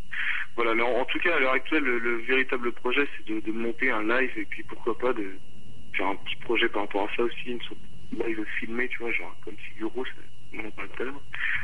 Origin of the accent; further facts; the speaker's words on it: Laval, Pays de la Loire, France; Donc on est de Laval, nous, à la base